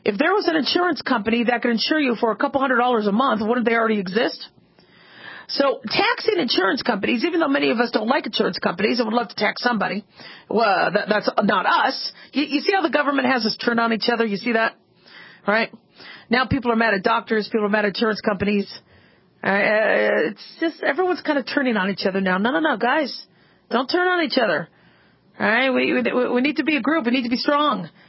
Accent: United States; You know, but I'm an American and I'm a physician.

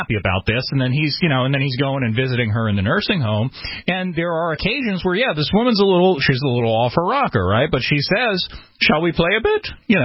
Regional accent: New York, United States; I mean, like, I'm from New York.

